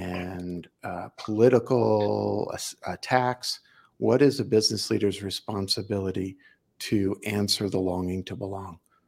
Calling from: Boulder, Colorado, United States; I am coming in from just outside of Boulder in Colorado

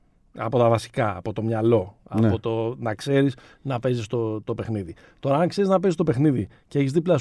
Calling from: Boston, Massachusetts, United States; Όχι, από Βοστόνη τώρα.

